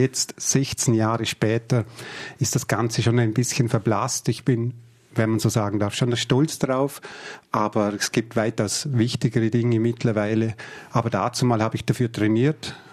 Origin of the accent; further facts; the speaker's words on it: Hohenems, Vorarlberg, Austria; Ich komme eigentlich von der Hohenems-Rüttiacher. Das ist ein Bergdorf. Und ja, da ist noch ein bisschen extravaganter zugegangen.